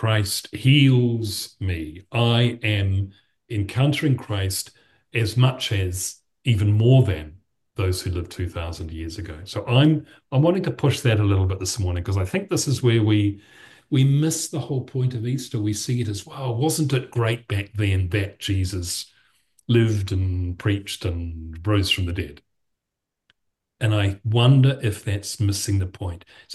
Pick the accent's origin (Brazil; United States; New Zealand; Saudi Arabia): New Zealand; Timaru, Canterbury; I returned to my hometown last weekend, Palm Sunday, for Mass to Timaru